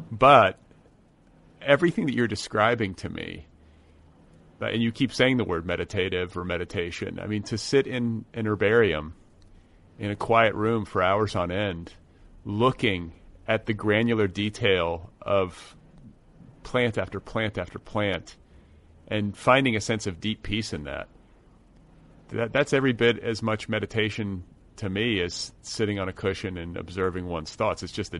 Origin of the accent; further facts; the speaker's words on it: Midwest, United States; I grew up in the Midwest. Do we have snapdragons in the Midwest?